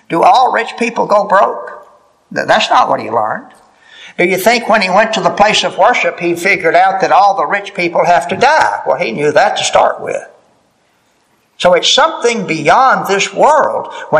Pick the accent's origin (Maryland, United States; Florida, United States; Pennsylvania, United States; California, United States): Florida, United States; I think about hurricanes where I grew up in Florida.